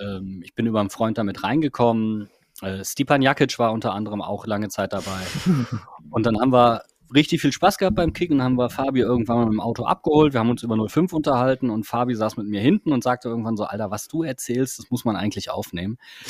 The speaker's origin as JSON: {"language": "German", "town": "Wuppertal", "region": "North Rhine-Westphalia", "country": "Germany", "tie": "born or raised there", "said": "gebürtig komme ich eigentlich aus Wuppertal"}